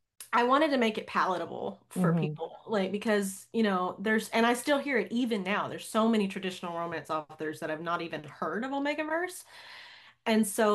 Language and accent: English; the South, United States; And I was like, I'm from the South. We call everything bleachers.